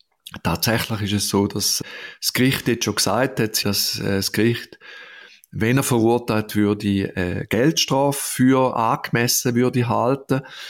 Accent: Switzerland; Andererseits muss man sagen, ich schaue das als Schweizer an. Die Deutschen sehen das ein bisschen anders.

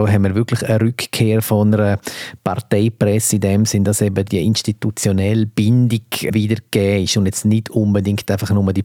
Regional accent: Graubünden, Switzerland; dort, wo ich herkomme, Graubünden, oder?

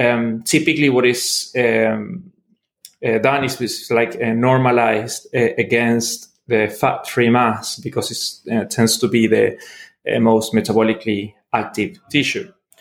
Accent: Argentina; So I'm originally from Argentina, trained as a biologist with a minor in zoology.

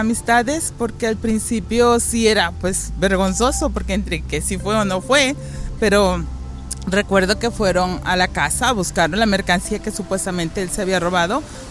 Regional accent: Orizaba, Veracruz, Mexico; born there; Orizaba, Veracruz, México.

